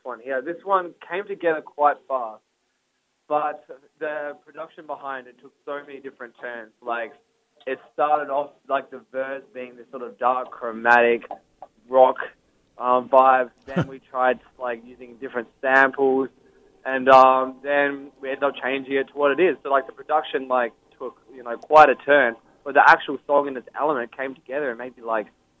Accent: Maida Vale, Western Australia, Australia; I'm from Maida Vale, which is in the hills.

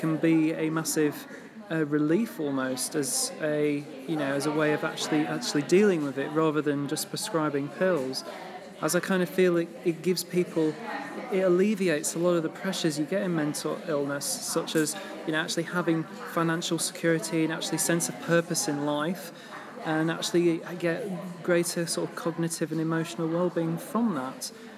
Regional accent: Skipton, Yorkshire and the Humber, United Kingdom; I'm from Skipton, I come from a rural area

